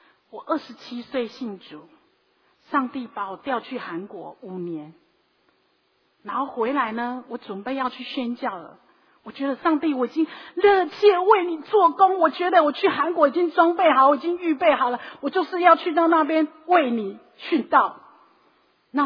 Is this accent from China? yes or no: no; Taiwan; 我们台湾人常常哦